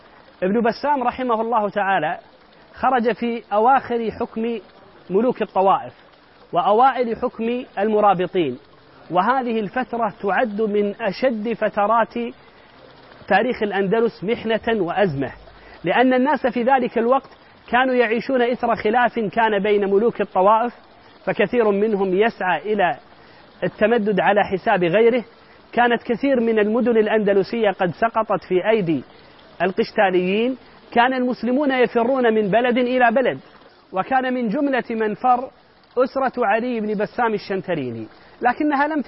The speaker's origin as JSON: {"language": "Arabic", "country": "Kuwait", "said": "كنت أمر على شارع عندنا في الكويت يقال له شارع بن بسام"}